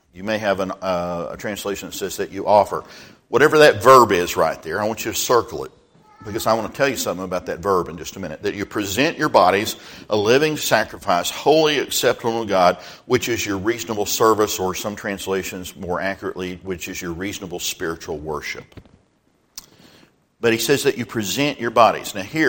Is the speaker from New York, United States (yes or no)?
no; Texas, United States; when I grew up out in West Texas, we used to have dirt devils or mini tornadoes or something.